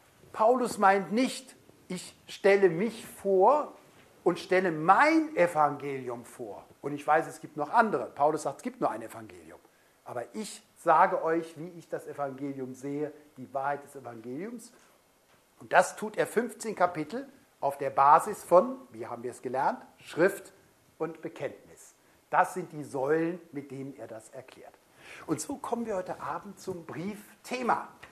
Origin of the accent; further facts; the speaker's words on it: Rhineland, Germany; als Rheinländer